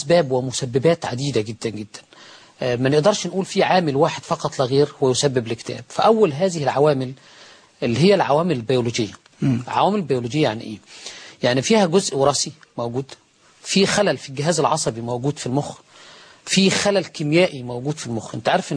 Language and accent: Arabic; Egypt